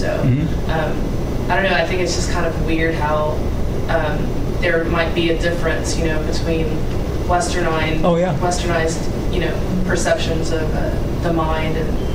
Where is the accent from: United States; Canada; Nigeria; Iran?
Nigeria; I'm Nigerian, and my mother, she has some relatives who still practice, you know, pagan faith in the western part of Nigeria.